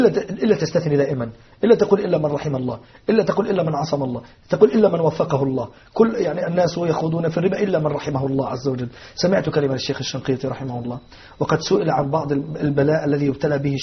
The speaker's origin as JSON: {"language": "Arabic", "country": "Egypt", "said": "أو يقولوا عندنا في مصر الصعيدة"}